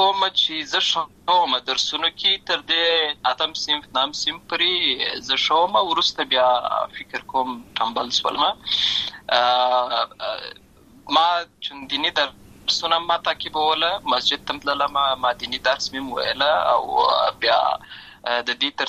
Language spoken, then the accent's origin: Pashto; Lashkar Gah, Helmand, Afghanistan; also born or lived in Uruzgan; زه په اصل کې د اوروزګان ولایت یم، اما زه په هلمند ولایت لشکرګاه کې پیدا شوی یم، اما د لوی سوی یم. همالته مې ښوونځی لوستی ده، همالته مې ټول ژوند مې له هماغه ځای څخه پیل شوی دی، خو په اصل کې زه د اوروزګان ولایت څخه.